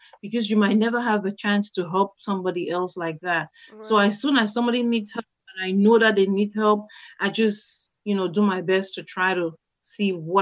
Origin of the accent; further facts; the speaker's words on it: Cameroon; now in Elkton, United States; And I'm originally from Cameroon. And I live in Elkton, Maryland.